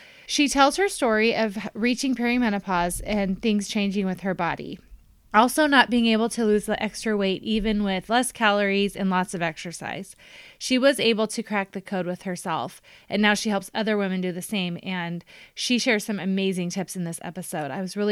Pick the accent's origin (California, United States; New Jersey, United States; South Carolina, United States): California, United States; We're talking about how I'm from California, very much of a wimp when it comes to cold weather